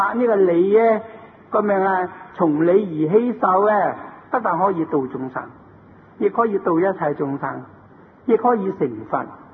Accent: Guangdong, China; 他是湖南话，我是广东人，广东人唔懂湖南话。

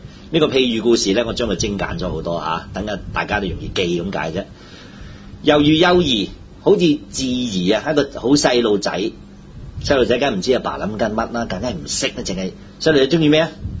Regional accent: China; 我哋中國人一句叫做咩話？

